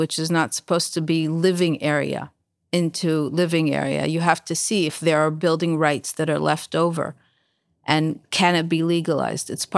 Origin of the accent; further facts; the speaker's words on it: Jerusalem, Jerusalem District, Israel; I was born and raised in Talpiot, and I live now in Talpiot again.